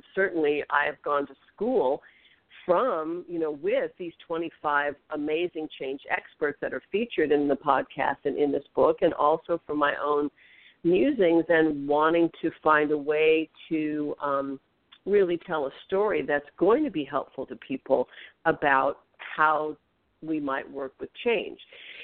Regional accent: Los Angeles, California, United States; So, you know, I grew up in West Los Angeles and grew up in the same house for, you know, until I left for high school, and my parents didn't move until, you know, well after I was in college.

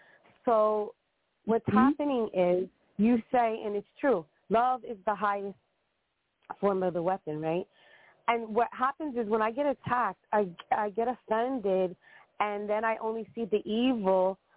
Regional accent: Pennsylvania, United States; I spoke to you. I'm from Pennsylvania, and I spoke to you months ago.

